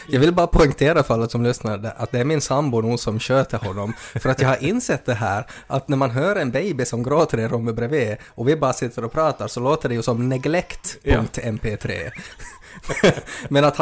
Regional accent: Ostrobothnia, Finland; eftersom vi var från Österbotten och kunde också prata inte dialekt

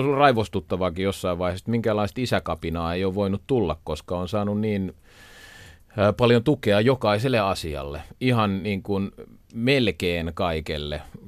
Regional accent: Helsinki, Uusimaa, Finland; me kuitenkin kasvettiin Katajanokalla kuitenkin semmoisessa fiiliksessä ja ympäristössä perheessä

